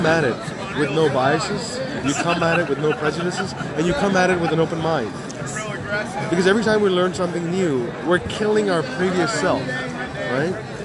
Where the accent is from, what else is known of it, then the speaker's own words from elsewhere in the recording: Ghana; born there; I was born in Ghana, right? I've lived in 34 different countries.